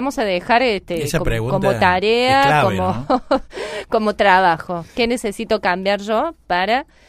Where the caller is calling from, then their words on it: Rosario, Santa Fe, Argentina; Llevamos muchos años de casados, 48. Nos pasa lo mismo. … de Rosario.